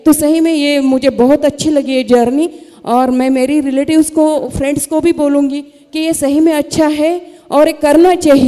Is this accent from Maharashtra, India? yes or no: yes; Pusad, Maharashtra, India; From Pusad, Yavatmal जिल्हा महाराष्ट्र से।